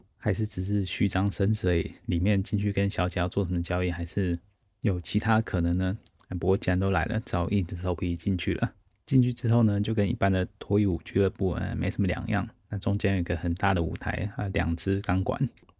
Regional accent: Taiwan; 那当我说我从台湾来的时候呢，

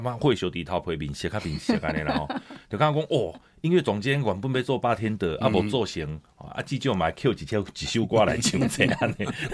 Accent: Taipei, Taiwan; 我台北人，

